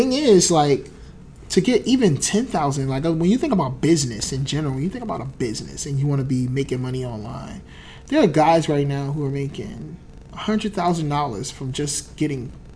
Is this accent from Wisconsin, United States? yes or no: no; New Jersey, United States; And I was from Jersey.